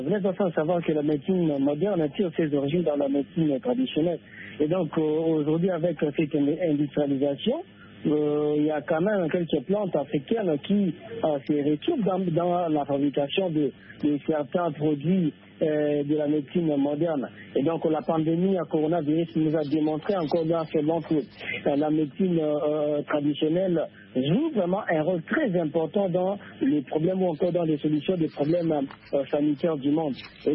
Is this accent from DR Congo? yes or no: yes; DR Congo; Chez nous, en RDC